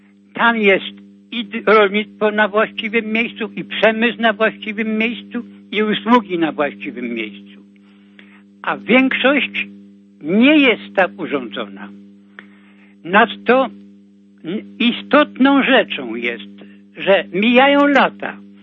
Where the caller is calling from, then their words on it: Kraków, Lesser Poland, Poland; Ja z Krakowa